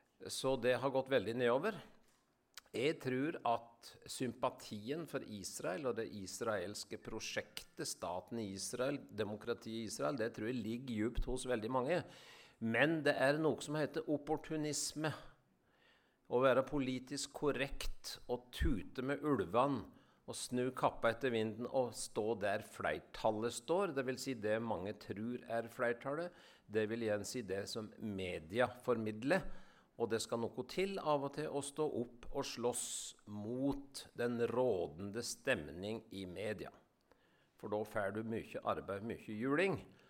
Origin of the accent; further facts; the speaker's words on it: Ål, Buskerud, Norway; Altså, jeg vokste opp på torget i Ål, i Hallingdal. Mor drev klesbutikk for damu, og far han drev sportsbutikk for kara.